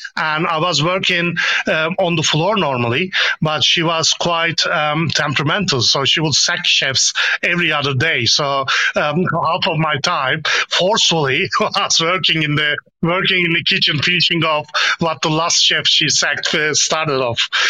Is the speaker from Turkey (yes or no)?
yes; Istanbul, Turkey; I'm born and raised in Kadıköy on the Anatolian part of Istanbul